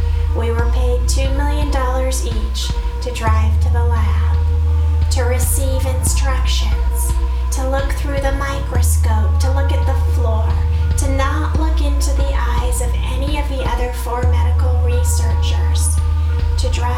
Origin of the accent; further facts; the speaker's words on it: Salina, Kansas, United States; I come from Salina, Kansas. I work at Magnum's and I live here.